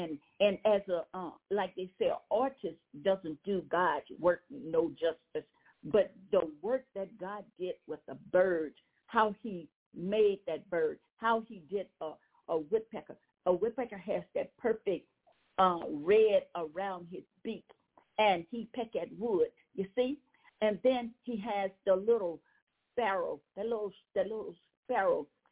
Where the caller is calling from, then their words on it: Louisiana, United States; Well, first of all, I'm calling from Louisiana